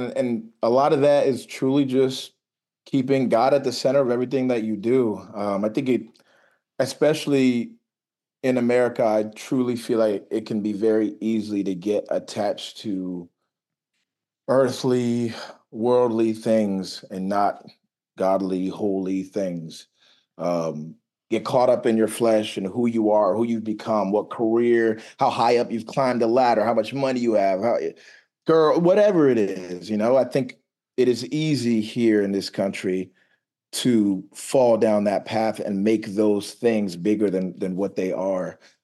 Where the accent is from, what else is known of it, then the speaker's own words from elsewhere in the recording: New Jersey, United States; now in Maryland, United States; So I grew up coming to Maryland all the time on the weekends. I grew up in Jersey, but we would drive up here all the time and be around family and stuff.